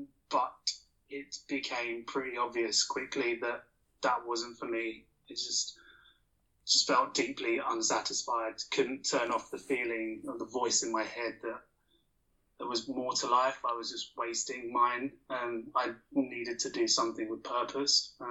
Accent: London, United Kingdom; Growing up in London

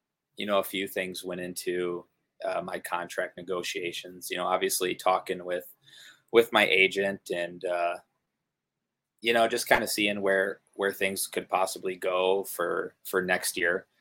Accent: United States; Probably not, because I'm American

